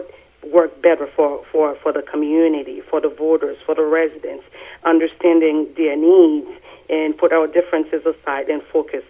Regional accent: Haiti; moved away as an adult; now in United States; I am originally from Haiti. I immigrated to the U.S. with my family in December of 1996.

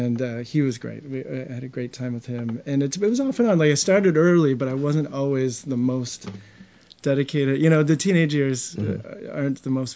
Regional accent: Gloucester, Massachusetts, United States; And before that, I grew up in Gloucester.

